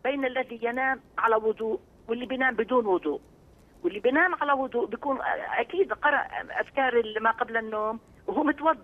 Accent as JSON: {"language": "Arabic", "country": "Jordan", "said": "يعني إحنا عندنا في الأردن في 2:45 بين أذان الظهر وأذان العصر"}